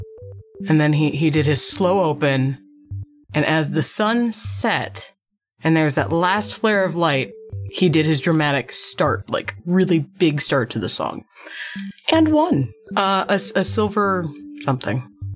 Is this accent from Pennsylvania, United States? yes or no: yes; Pennsylvania, United States; guess I'm from Pennsylvania at this point, because, I mean, I've lived there since third grade, and we'll say well past third grade at this point. So yeah, Pennsylvania. I'm from Pennsylvania-ish.